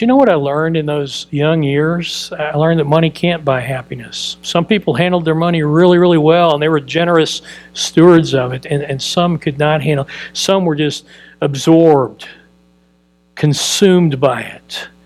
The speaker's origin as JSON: {"language": "English", "town": "Dallas", "region": "Texas", "country": "United States", "tie": "born or raised there", "said": "I grew up in Dallas, and I spent some high school years at a private school in Dallas that was quite wealthy."}